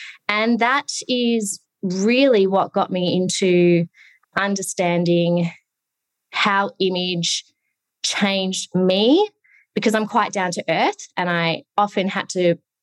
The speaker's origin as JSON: {"language": "English", "region": "Victoria", "country": "Australia", "tie": "born or raised there", "said": "So I grew up, I'm a beachside girl. I grew up on the Mornington Peninsula"}